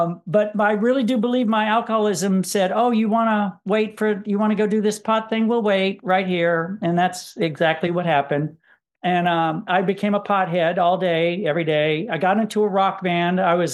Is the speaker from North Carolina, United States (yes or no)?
no; Georgia, United States; I grew up I grew up in Georgia.